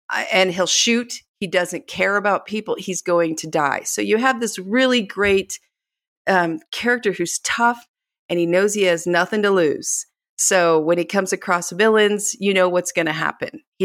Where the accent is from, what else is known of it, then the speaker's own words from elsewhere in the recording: Ohio, United States; I grew up west of Toledo, okay. Right up in the corner by Indiana and Michigan, right. Like a mile from the Michigan line, right up in there.